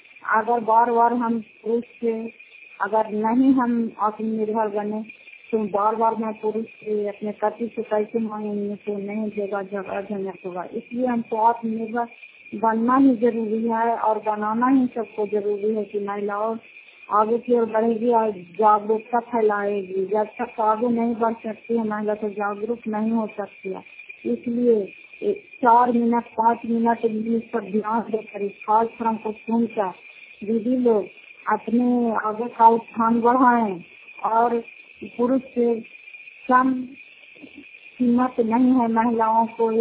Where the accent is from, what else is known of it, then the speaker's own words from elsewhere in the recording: Bihar, India; और जिला नालंदा करापतवार प्रखंड की निवासी हूँ।